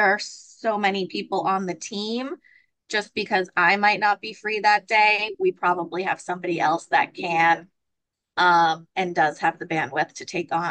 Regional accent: Ipswich, Massachusetts, United States; So I'm born and raised in Ipswich, Mass.

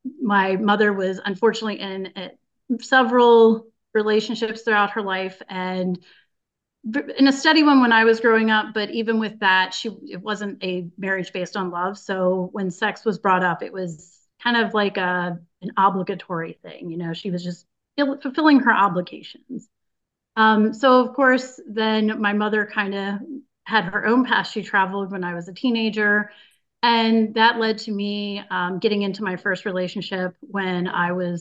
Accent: Eastern Shore, United States; So I am from the Eastern Shore of the United States region, and I am 40 years old.

